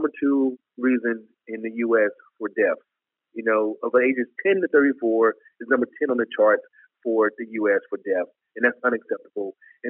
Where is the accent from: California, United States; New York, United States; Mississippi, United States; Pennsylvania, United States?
Mississippi, United States; Like I said, I was from Mississippi. I was just a guy who loved to cook